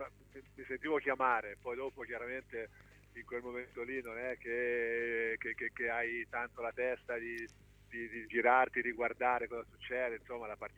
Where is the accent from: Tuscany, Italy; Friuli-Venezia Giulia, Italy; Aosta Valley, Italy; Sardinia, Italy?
Tuscany, Italy; Livorno; Io sono di Livorno, per cui insomma sono città anche abbastanza simili, proprio anche geograficamente parlando